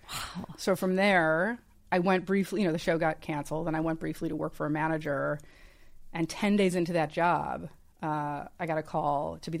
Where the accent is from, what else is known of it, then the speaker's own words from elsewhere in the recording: Chicago, Illinois, United States; And the thing, I grew up in Chicago.